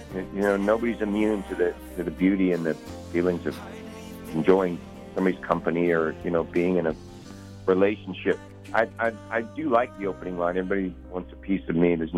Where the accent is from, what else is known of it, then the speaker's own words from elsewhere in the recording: London, United Kingdom; also born or lived in Fort Worth, Texas, United States; I was born in Fort Worth, Texas, and I moved to London when I was about a year old. I have no memory of it at all.